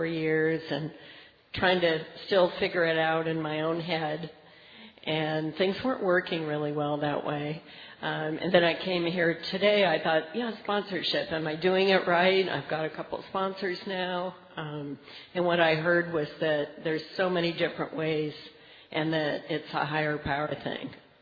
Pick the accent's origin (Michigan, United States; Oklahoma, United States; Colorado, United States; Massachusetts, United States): Colorado, United States; Nathrop; Hi, and I'm from Nathrop, Colorado, a little mountain town.